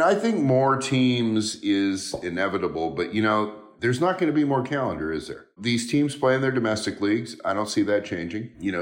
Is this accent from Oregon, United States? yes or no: yes; Portland, Oregon, United States; also born or lived in Los Angeles / New York / Boston / Bend; now in Barcelona, Spain; I grew up in Portland. I moved to LA, came back to Portland. I moved to New York, came back to Portland, moved to Barcelona, went from Barcelona to Boston, went from Boston to Bend, Oregon, 8 years there